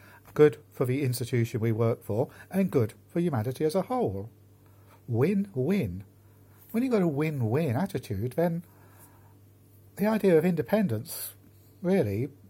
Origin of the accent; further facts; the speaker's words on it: England, United Kingdom; also born or lived in Wales / Portugal; I'm English. I was born and bred in England. I've lived for many years in Wales. I've lived for quite a few years in Portugal. I'm English, I'm British, I'm European